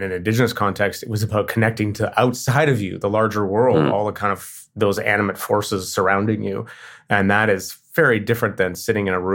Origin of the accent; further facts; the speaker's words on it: Canada; I'm Canadian.